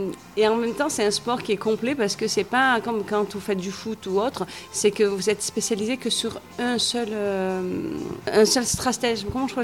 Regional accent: Marseille, Provence-Alpes-Côte d'Azur, France; also born or lived in Sisteron; Il y a 30 ans de ça, je suis arrivée de Marseille pour aller sur Sisteron. Mes parents voulaient changer de vie et voulaient une vie plus calme pour nous.

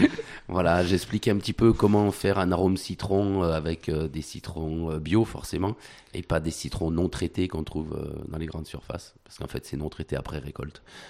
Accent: Villeneuve, France; Je suis de Villeneuve, on déménage à Mannes. Donc, à partir de 15 jours, on est à Mannes.

